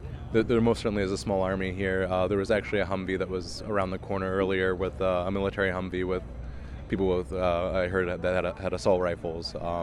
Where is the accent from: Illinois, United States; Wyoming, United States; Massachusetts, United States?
Illinois, United States; I'm from Illinois. There was a severe drought in Illinois and in Texas.